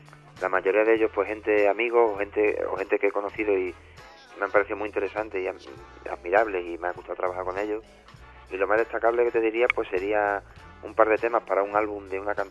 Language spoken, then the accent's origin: Spanish; Extremadura, Spain; siendo extremeño y haciendo cosas desde aquí y teniendo influencias africanas